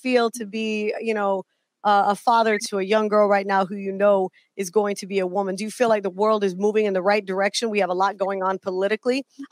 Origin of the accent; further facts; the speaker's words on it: the South, United States; a long time ago, I grew up in the South, and I would hear that term a lot, like in our neighborhood and stuff.